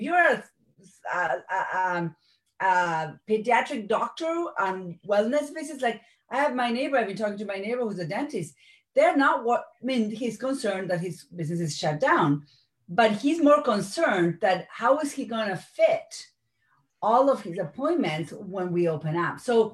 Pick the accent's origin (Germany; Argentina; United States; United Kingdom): Argentina; I'm originally from Argentina, and in Latin America, the concept of virtual business is just a thought.